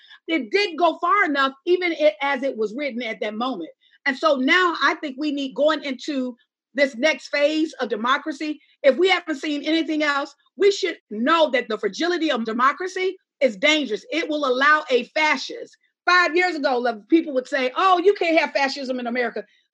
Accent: Alabama, United States; I'm from Alabama. I'm a Black woman from Alabama.

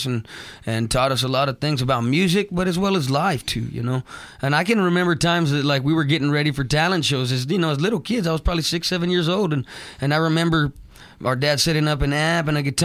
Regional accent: San Angelo, Texas, United States; Growing up in San Angelo, you know, the schools were, we went to public schools.

